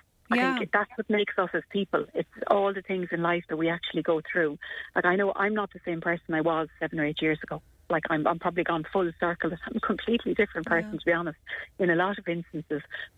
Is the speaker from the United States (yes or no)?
no; Ireland; As Irish people, we're really bad to nurture relationships, especially when we don't feel great.